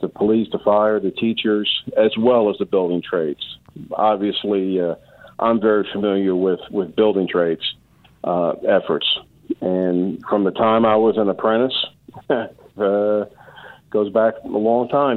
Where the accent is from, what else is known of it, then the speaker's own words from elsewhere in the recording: New Jersey, United States; you're talking about my home state of New Jersey